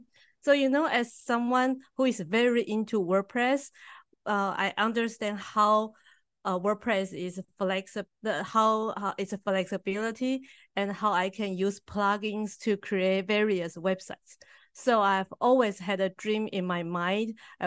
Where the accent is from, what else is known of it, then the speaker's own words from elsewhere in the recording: Taiwan; first language Mandarin; English is a second language; I'm from Taiwan. My native language is Mandarin in speaking and traditional Chinese in writing.